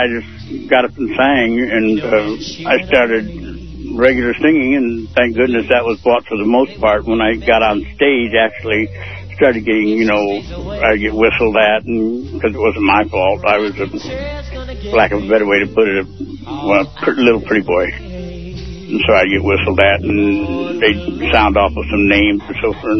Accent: Arizona, United States; also born or lived in Illinois; now in Los Angeles, United States; I grew up in Illinois, first part of my life, then we moved to Arizona, and I went to school there, pretty much high school.

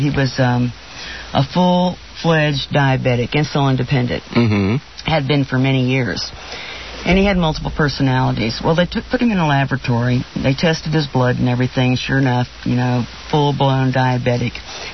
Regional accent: Missouri, United States; I'm from Missouri. Show me.

